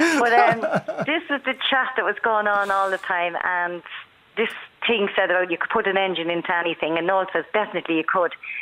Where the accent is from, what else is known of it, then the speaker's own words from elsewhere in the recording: Walsh Island, Leinster, Ireland; Born and bred in it. Yes, I am indeed.